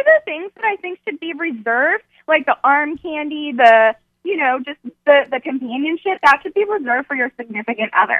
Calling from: Orlando, Florida, United States; I'm calling from Orlando, Florida.

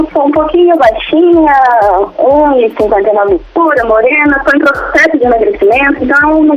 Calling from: Londrina, Paraná, Brazil; Eu falo de Londrina, Paraná.

